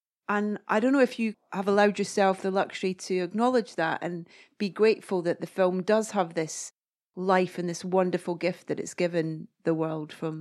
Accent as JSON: {"language": "English", "region": "Scotland", "country": "United Kingdom", "said": "I'm Scottish"}